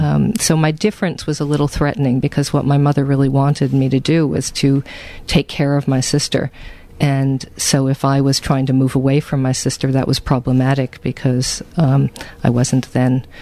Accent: Pawtucket, Rhode Island, United States; Oh, well, I grew up in Pawtucket, Rhode Island, and probably at the time there were 75,000 people, but then, you know, right next door was Providence

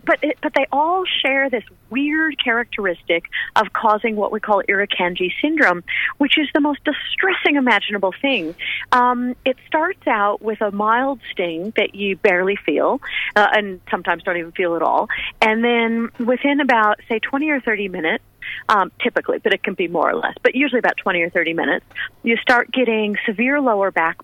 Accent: Valley of Enchantment, California, United States; now in Hobart, Australia; I was born in Palm Springs in the desert. I was raised in a little town in the mountains called Valley of Enchantment.

